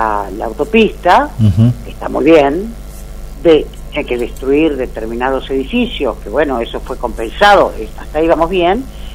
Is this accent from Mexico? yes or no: no; Argentina; primero me siento argentina, no me siento, soy argentina, somos argentinos.